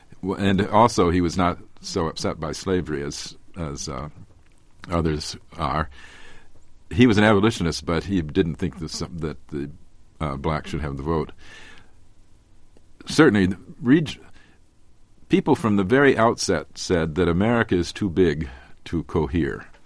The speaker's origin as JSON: {"language": "English", "town": "Atlanta", "region": "Georgia", "country": "United States", "tie": "born there", "said": "All my family comes from the South. Mm. I was born in Atlanta, and my father's people came from Virginia, and my mother's from Georgia."}